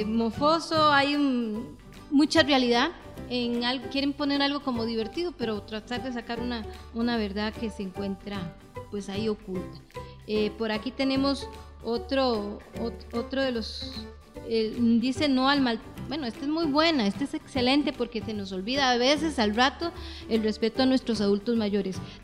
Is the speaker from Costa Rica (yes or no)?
yes; San José, Costa Rica; born there; yo nací en San José, soy de provincia, no soy de áreas rurales ni nada por el estilo.